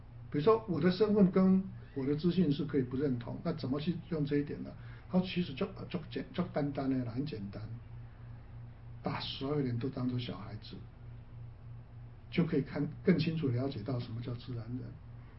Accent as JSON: {"language": "Chinese", "country": "China", "said": "就符合我们中国人讲过一句话嘛"}